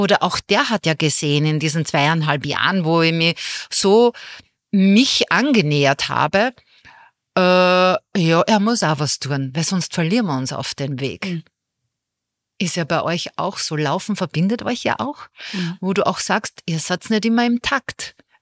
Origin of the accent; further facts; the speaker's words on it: Austria; bei uns in Österreich